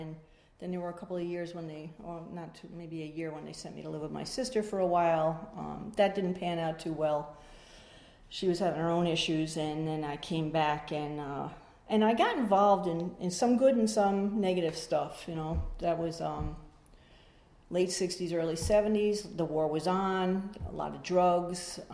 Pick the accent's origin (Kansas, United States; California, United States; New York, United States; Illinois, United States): New York, United States; Yonkers; So, like I said, I grew up in Yonkers in an alcoholic family.